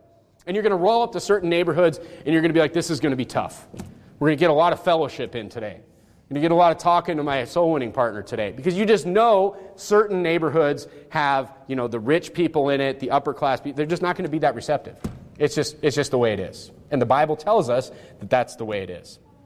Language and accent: English; North Dakota, United States; I grew up in Nowhereville, North Dakota.